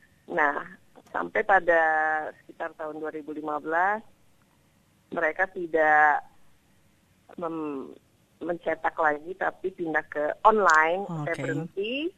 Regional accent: London, United Kingdom; Saya kan dibesarkan di London, sekolah di London dan sampai ke universitas saya juga di London.

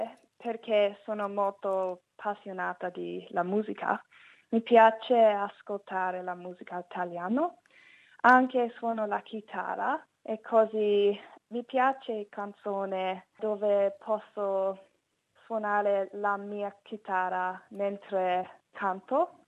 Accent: Australia; Italian is a second language; Sono australiana e non ho origini italiane, ho origini britannici

